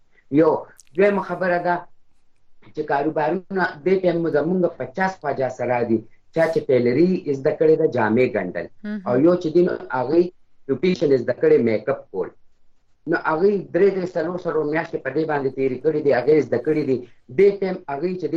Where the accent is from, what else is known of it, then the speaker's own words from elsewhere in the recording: Mardan, Khyber Pakhtunkhwa, Pakistan; زه خپل د مردان یم